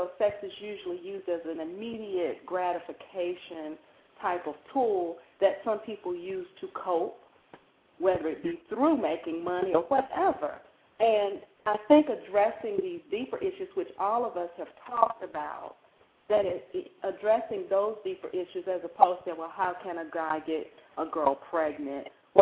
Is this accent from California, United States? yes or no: no; North Carolina, United States; now in Cleveland, United States; Actually, I'm calling from Cleveland. I'm from North Carolina, though.